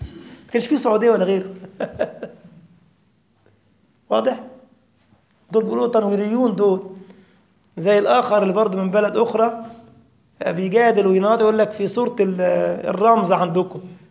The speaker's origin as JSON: {"language": "Arabic", "country": "Egypt", "said": "أنت مغربي وأنا مصري"}